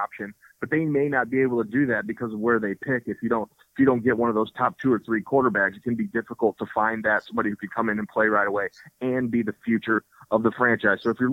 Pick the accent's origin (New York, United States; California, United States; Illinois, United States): Illinois, United States; Yeah, I'm actually from Central Illinois, but I've lived down here obviously for a while.